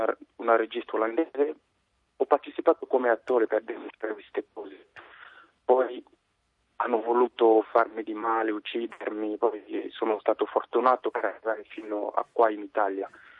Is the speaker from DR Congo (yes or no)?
yes; DR Congo; Italian is a second language; del mio caso, della Repubblica Democratica del Congo, e io ho scappato già per la dittatura, perché nel mio paese c'è la dittatura